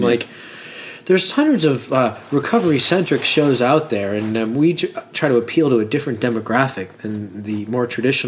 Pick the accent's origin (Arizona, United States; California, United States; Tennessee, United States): Arizona, United States; also born or lived in Boston; Well, dude, I remember moving to Arizona because I was born in Boston. Moved to Arizona.